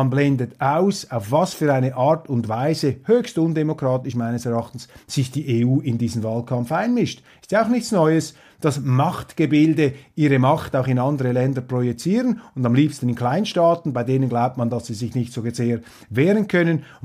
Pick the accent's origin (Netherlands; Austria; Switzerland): Switzerland; für mich als Schweizer